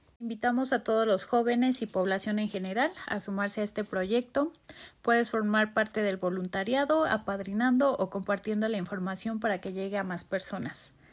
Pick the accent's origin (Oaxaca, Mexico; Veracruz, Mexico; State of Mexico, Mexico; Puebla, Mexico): Veracruz, Mexico; Guayacocotla; soy de Guayacocotla, Veracruz.